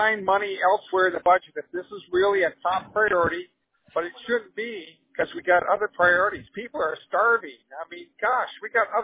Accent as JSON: {"language": "English", "town": "Traverse City", "region": "Michigan", "country": "United States", "tie": "born or raised there", "said": "So I was born and raised in Traverse City. I've lived there over 50 years."}